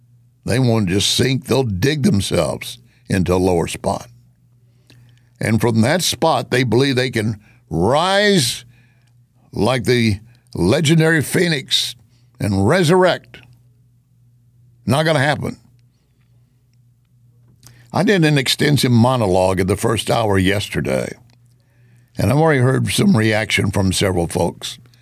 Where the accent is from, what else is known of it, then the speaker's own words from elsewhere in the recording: the South, United States; Growing up in the South, there were times my parents would take me to one of these tent revivals